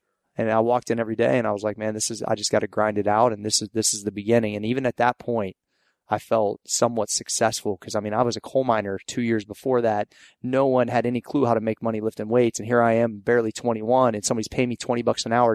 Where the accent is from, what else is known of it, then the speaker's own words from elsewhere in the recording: Steubenville, Ohio, United States; Yeah, like Southeast Ohio. Okay. I'm from the Steubenville, Caddis, like Ohio Valley area.